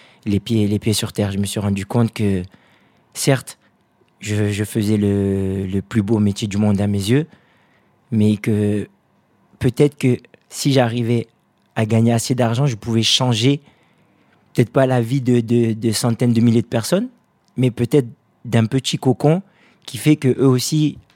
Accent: Forest Guinea, Guinea; Ben, moi, je viens de la Guinée forestière, donc c'est une partie de la Guinée qui est très, très retirée. C'est proche de la Sierra Leone.

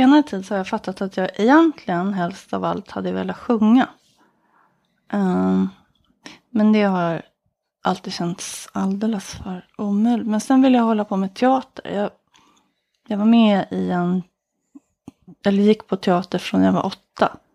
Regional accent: Solna, Stockholm County, Sweden; I Råsunda, i Solna.

